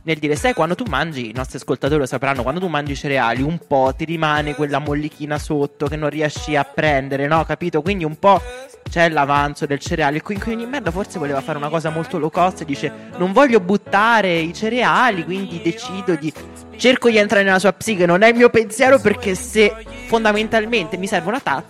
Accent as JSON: {"language": "Italian", "town": "Rome", "region": "Lazio", "country": "Italy", "said": "io dico, da romano, non ce la può fa."}